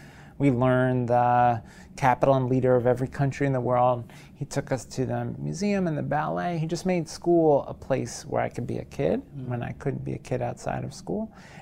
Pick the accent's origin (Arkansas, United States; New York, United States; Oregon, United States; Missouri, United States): New York, United States; New York City; So I'm originally from New York City, the son of public school teachers.